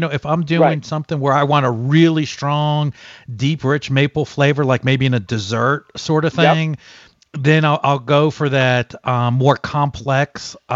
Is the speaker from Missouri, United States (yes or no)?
no; Bronx, New York, United States; born there; I was born in the Bronx.